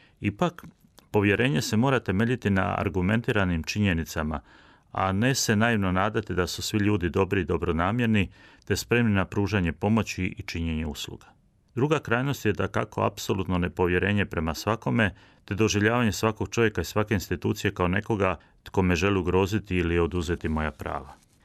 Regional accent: Croatia; I kod nas u Hrvatskoj i po cijelom svijetu.

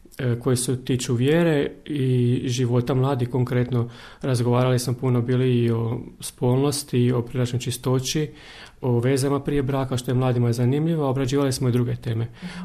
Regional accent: Vinkovci, Vukovar-Srijem County, Croatia; dolazim iz Vinkovaca, imam 40 godina, nisam oženjen, član sam Vinkovačke evangelizacijske zajednice Svetog Antuna ili ti kraće Vez Svetog Antuna.

